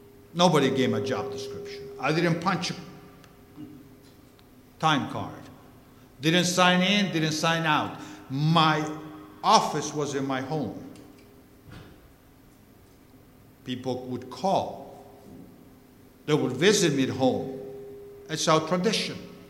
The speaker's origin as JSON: {"language": "English", "region": "Buenos Aires", "country": "Argentina", "tie": "born or raised there", "said": "When I was a little boy, growing up in Buenos Aires in our Russian church"}